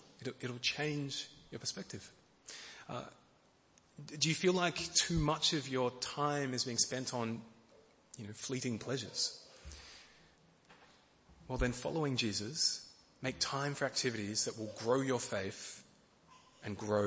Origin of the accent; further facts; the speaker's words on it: Emerald, Victoria, Australia; I grew up in Emerald, which is a town 20 minutes that way in the Dandenong Ranges.